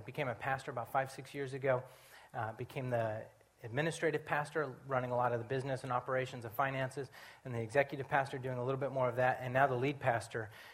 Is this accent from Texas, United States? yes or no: no; Montana, United States; moved away as an adult; So I grew up in Montana. I moved out here when I was 19.